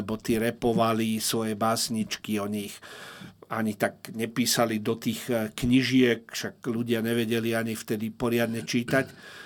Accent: Bratislava, Bratislava Region, Slovakia; Nie, že ja som ten mudrc z Bratislavy a oni sú tí chudáci

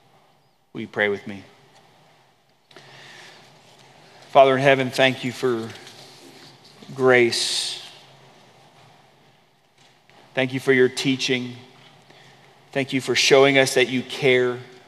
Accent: California, United States; I grew up in California and lived through several earthquakes.

